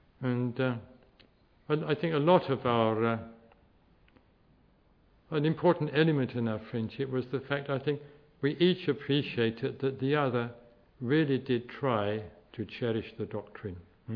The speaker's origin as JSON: {"language": "English", "region": "London", "country": "United Kingdom", "tie": "born there", "said": "I was born in England, in London, in Tooting of all places."}